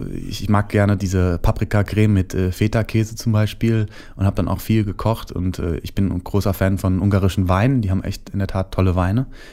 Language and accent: German; Hesse, Germany; man ist so der kleine Junge aus Hessen, wo ich herkomme